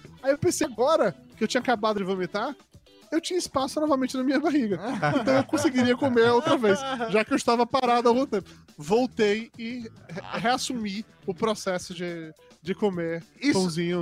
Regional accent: Amargosa, Bahia, Brazil; vocês sabem que eu sou do interior da Bahia, uma cidade chamada Amargosa, tá?

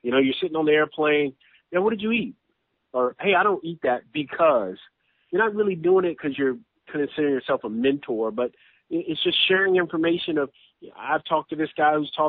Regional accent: Texas, United States; I'm not going to be thinking, oh, well, I'm from Texas, so I want Houston to win, or I played for the Celtics and I like them better.

